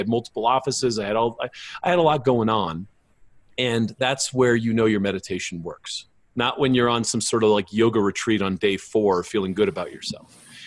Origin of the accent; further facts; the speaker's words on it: Los Angeles, California, United States; I grew up in Los Angeles, California. I think of all my friends and my family and all the people that are suffering.